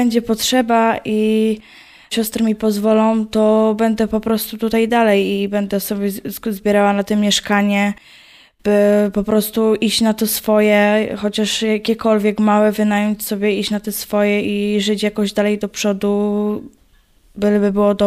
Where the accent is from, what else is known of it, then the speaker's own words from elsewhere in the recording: Tarnowskie Góry, Silesian Voivodeship, Poland; 16 lat. No jestem ze Śląska, Tarnowskiej Góry.